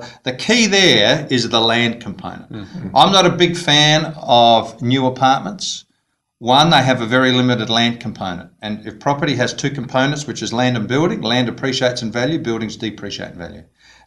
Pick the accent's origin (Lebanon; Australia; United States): Australia; South Australia; I'm in Victoria today. I'm from South Australia.